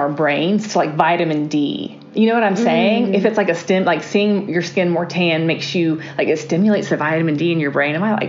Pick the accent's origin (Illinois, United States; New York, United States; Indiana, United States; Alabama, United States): Alabama, United States; Mobile; I guess I grew up down in Mobile, and we would go to Gulf Shores